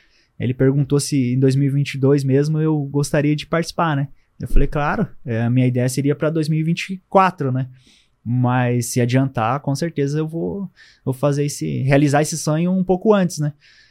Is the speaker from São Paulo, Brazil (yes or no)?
no; Caçador, Santa Catarina, Brazil; born there; now in Senador Amaral, Brazil; Porque eu sempre vivi em cidades com altimetria muito, muito grande. Então, Caçador, lá onde eu nasci, também era assim, e aonde eu tô morando, Senador Amaral também.